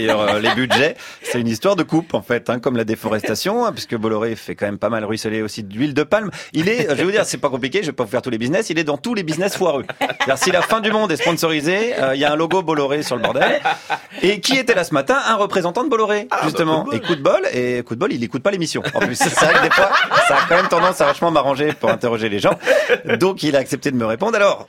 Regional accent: Senegal; on est sénégalais.

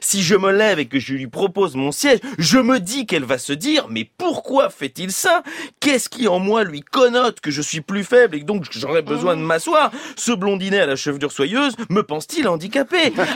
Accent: Belgium; Ce qui certes est vrai en tant que Belge.

